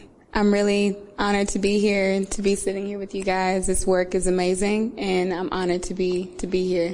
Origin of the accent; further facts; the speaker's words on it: Houston, Texas, United States; I'm born and raised in Third Ward.